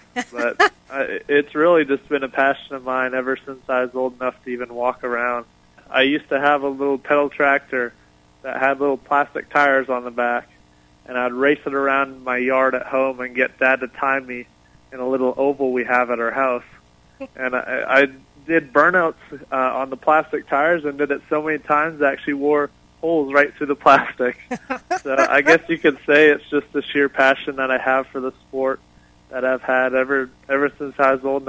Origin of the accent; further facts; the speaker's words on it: Canada; let alone race in Canada, my home country, for the first race.